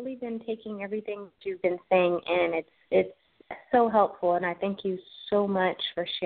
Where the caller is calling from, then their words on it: California, United States; I'm calling from California.